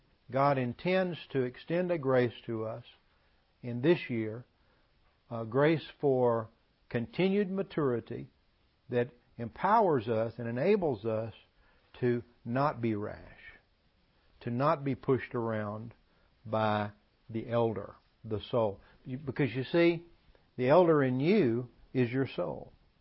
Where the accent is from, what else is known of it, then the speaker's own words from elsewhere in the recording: the South, United States; I grew up in the South. Well, that can be wonderful. The traditions of the South.